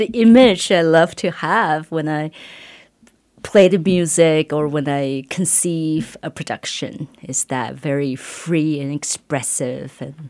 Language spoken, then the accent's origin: English; Taiwan; now in United States; I'm originally from Taiwan, and I moved to the Valley with my family about a year and a half ago.